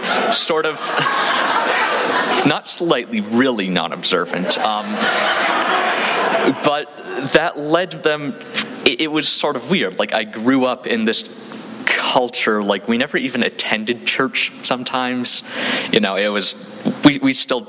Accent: Whidbey Island, Washington, United States; So I grew up in Whidbey Island, which is north of Seattle.

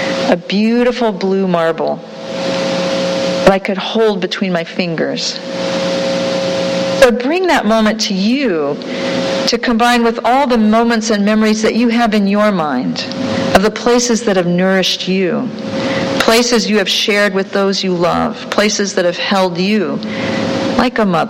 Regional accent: Ohio, United States; In my home state of Ohio

